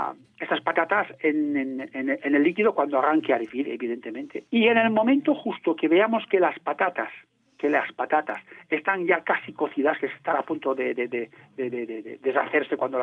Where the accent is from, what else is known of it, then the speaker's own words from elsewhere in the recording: Spain; also born or lived in Balearic Islands; yo como medio catalán, medio mallorquín